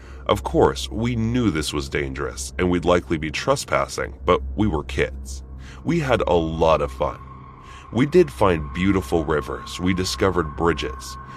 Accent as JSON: {"language": "English", "region": "Ohio", "country": "United States", "tie": "born or raised there"}